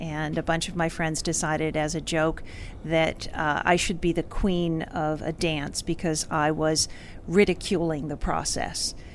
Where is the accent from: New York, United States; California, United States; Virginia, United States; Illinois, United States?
Virginia, United States; Falls Church; Well, I'm an Army brat, so I'm sort of from all over the place, but I claim Falls Church, Virginia as my home.